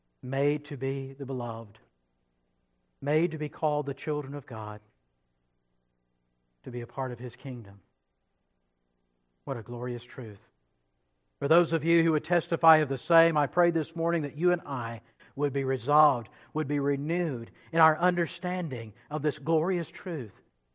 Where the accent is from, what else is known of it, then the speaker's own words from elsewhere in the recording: Georgia, United States; I grew up in Paulding County, long way away from here.